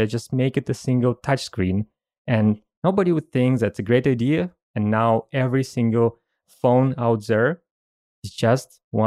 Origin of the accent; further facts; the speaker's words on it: Russia; I grew up in Russia